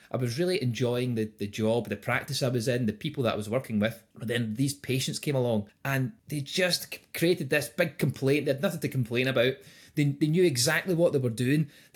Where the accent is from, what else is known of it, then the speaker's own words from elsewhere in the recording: Glasgow, Scotland, United Kingdom; I'm a dentist from Glasgow in Scotland. I studied up in Dundee